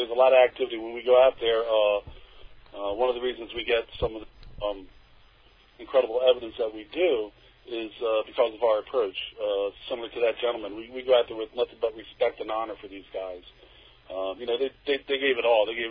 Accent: Ireland; Yeah, I guess the playground's very cool with me, especially being Irish.

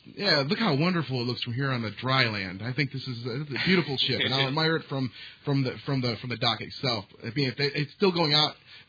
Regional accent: Michigan, United States; I'm from Michigan. Is that part of the mysterious Michigan accent, Amber?

